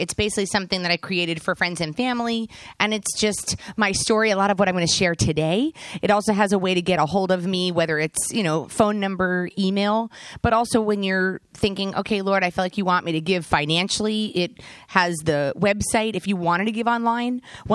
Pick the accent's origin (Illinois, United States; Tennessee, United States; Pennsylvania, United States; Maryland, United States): Maryland, United States; Columbia; I'm from Columbia, Maryland, and I was born and raised, went to Hammond High School right down the road.